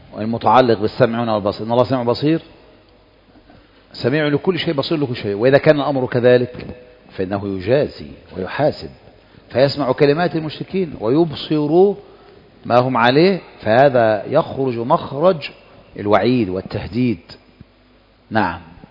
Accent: Egypt; احنا مصريين

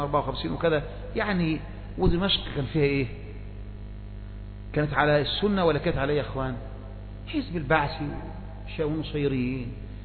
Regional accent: Egypt

